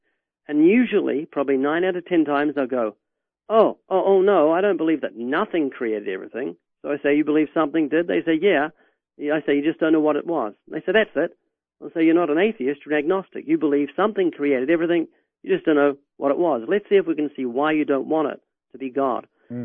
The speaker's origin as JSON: {"language": "English", "country": "New Zealand", "said": "I'm from New Zealand. I live down under. And for a New Zealander, the direction you're pointing isn't up, it's down."}